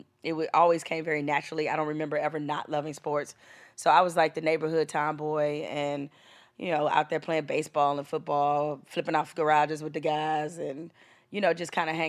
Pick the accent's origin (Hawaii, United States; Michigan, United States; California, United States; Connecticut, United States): Michigan, United States; Detroit; growing up in Detroit in the hood